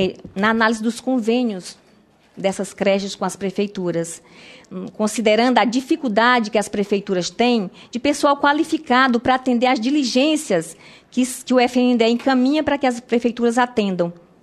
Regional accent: Roraima, Brazil; nas creches novas que foram construídas, inclusive lá no meu estado, de Roraima, que a creche está construída

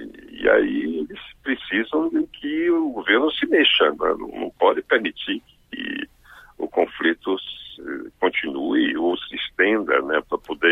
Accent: Amazon, Brazil; Eu sou da Amazônia, nós estamos extremamente preocupados com a situação no sul do Amazonas

